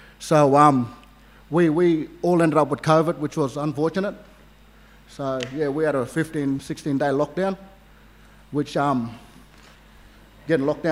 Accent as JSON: {"language": "English", "town": "Tennant Creek", "region": "Northern Territory", "country": "Australia", "lives_now": "Victoria, Australia", "said": "So yeah, I just wanted to acknowledge my people as well, the Yarra and Warramunga people from Tennant C"}